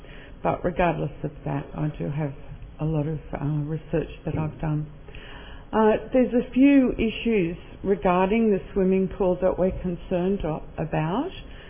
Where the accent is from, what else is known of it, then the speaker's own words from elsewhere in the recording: Russell Island, Queensland, Australia; I'm from Russell Island